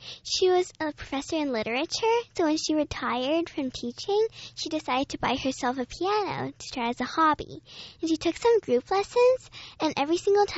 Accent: New Jersey, United States; I'm from New Jersey. I live in New Jersey, and I go to Juilliard in New York on weekends.

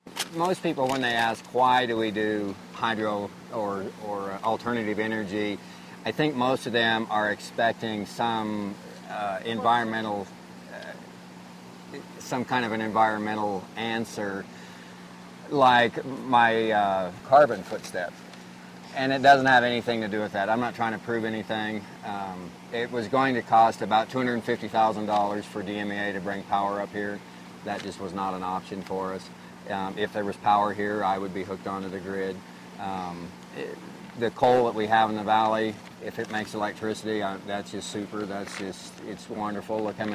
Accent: Paonia, Colorado, United States; born there; Well, I have lived here about 30 years. I was born here in Paonia.

